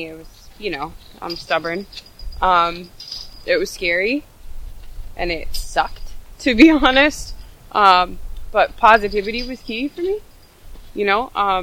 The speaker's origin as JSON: {"language": "English", "town": "Rehoboth", "region": "Massachusetts", "country": "United States", "said": "I'm from Rehoboth, Massachusetts."}